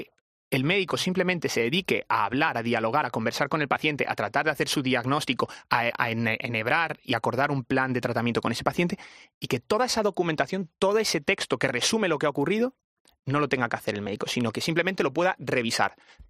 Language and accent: Spanish; Galicia, Spain; El otro día se lo escuchaba al director de sistemas de información del Sergas de mi tierra